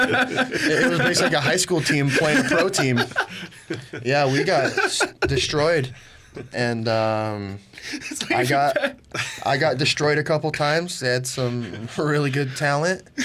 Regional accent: United States; So, of course, growing up in America, I always played football, American football for James here.

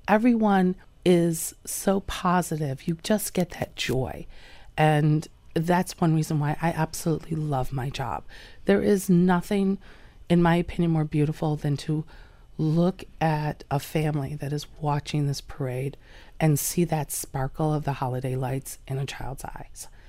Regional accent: New York, United States; moved away as an adult; I'm a transplant from Western New York, and I came down here when I was 18.

